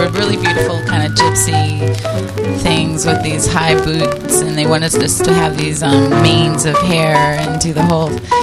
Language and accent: English; East Coast, United States; Because I'm not from here, I'm from the East Coast, and then I totally understood.